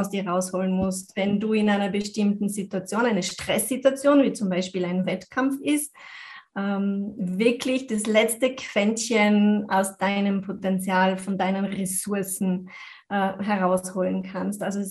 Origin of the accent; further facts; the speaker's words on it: France; German is a second language; now in Austria; ich konnte Deutsch noch nicht so gut wie jetzt. Das ist nicht meine Muttersprache. Ich bin in Frankreich geboren und aufgewachsen.